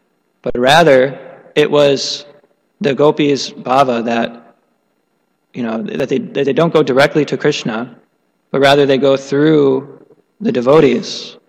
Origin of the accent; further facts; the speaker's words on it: Illinois, United States; born there; I was born in here in Illinois